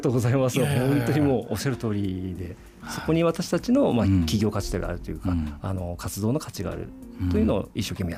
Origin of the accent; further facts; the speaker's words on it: Chiba, Japan; now in Utsunomiya, Japan; 生まれ育ちがちょっと千葉ではあるんですけども、はい、あの千葉ももちろんすごくいいところだなと思って、うん、あの今日まで育ったんですが